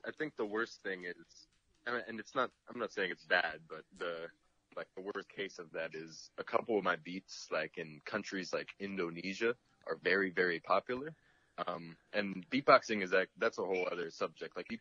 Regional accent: Greensburg, Pennsylvania, United States; When I was growing up, I mean, I grew up in Greensburg, Pennsylvania.

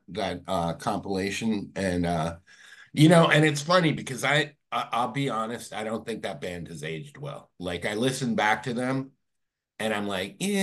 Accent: Harwich, Massachusetts, United States; Well, I mean, I grew up on the Cape. I grew up in Harwich.

